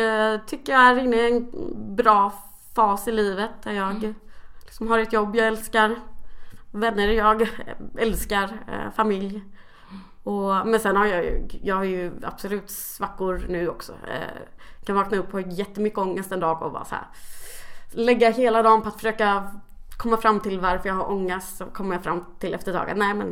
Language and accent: Swedish; Kalmar, Kalmar County, Sweden; jag kommer från Kalmar. Familj, två föräldrar, två syskon, jättebra relationer.